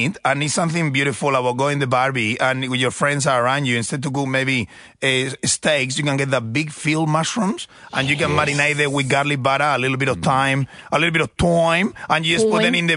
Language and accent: English; Australia; I'm just an Australian bloke with a funny accent